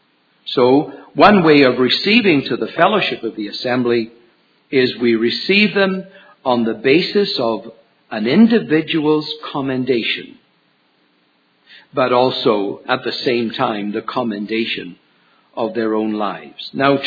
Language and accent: English; United Kingdom; now in Canada; Liz and I came from Britain. We came from an assembly in Uxbridge, near London.